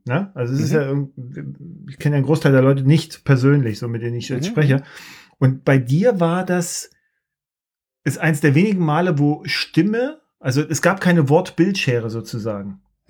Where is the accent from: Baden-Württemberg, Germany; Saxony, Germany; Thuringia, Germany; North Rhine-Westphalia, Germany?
Saxony, Germany; Wurzen; Nee, Wurzen passt schon.